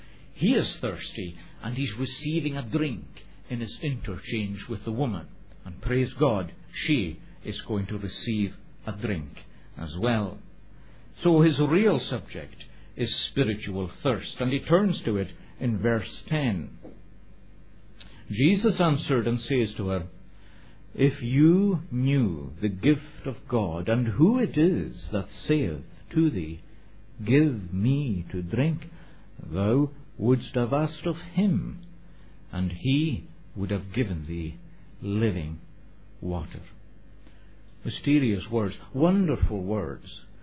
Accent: Scotland, United Kingdom; first language Scottish Gaelic; English is a second language; that export from Scotland, whiskey, which comes actually from the Gaelic language, which I speak as my first language

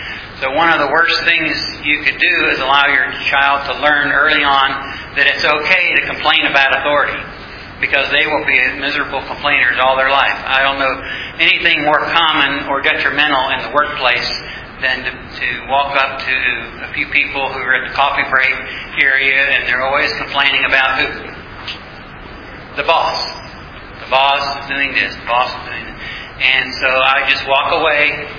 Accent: Oklahoma City, Oklahoma, United States; I'm from Oklahoma City, Oklahoma.

